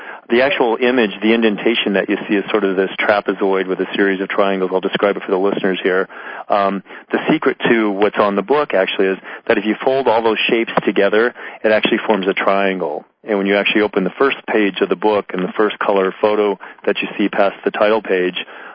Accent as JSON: {"language": "English", "region": "Midwest", "country": "United States", "tie": "born or raised there", "said": "came from a very strong value system growing up in the Midwest"}